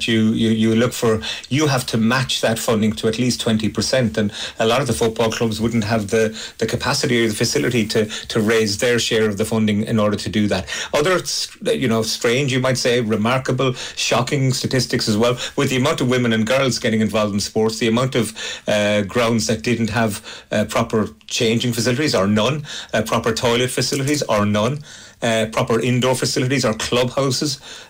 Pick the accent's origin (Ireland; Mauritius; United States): Ireland; Cork, Munster; I'm from Cork. Turner's Cross is about 500 yards away from Musgrave Park.